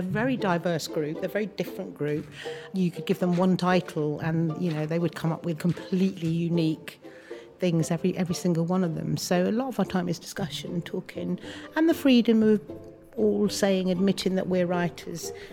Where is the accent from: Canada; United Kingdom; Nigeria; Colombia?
United Kingdom; Wales; born there; I was born in South Wales and I moved to London, which was quite a traumatic time for me. And I was publican's daughter, so we moved a lot. We moved to different places.